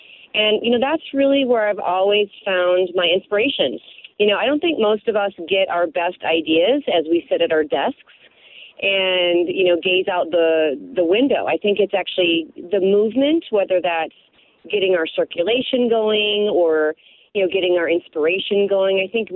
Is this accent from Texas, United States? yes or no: no; Chicago, Illinois, United States; And I grew up in Chicago, so I went away for school. But I went to ETHS for high school, so I'm a real Chicagoan.